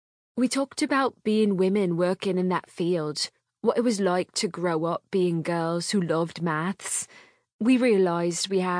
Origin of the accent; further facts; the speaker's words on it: Birmingham, West Midlands, United Kingdom; born there; I was born in Birmingham and didn't even leave home to go to uni, having earned my degree from the University of Birmingham.